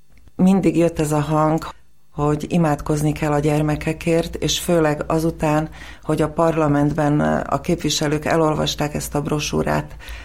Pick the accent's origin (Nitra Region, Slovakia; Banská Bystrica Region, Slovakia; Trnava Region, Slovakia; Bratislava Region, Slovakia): Bratislava Region, Slovakia; Bratislava; first language Slovak; Hungarian is a second language; moved away as an adult; now in Hungary; szlovák nyelv volt az a közös nyelv, amin mi otthon beszélgettünk, ez az én anyanyelvem. És 18 éves koromig, érettségig Pozsonyban éltem, oda jártam magyar óvodába és szlovák iskolákba, és utána érettségi után jelentkeztem Budapestre egyetemre